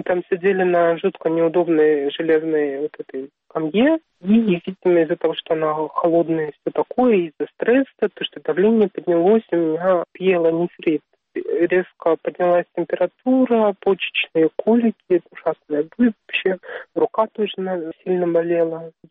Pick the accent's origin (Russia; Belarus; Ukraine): Russia; Zabaykalsky Krai; now in Dagestan, Russia; что я приехала из Забайкалья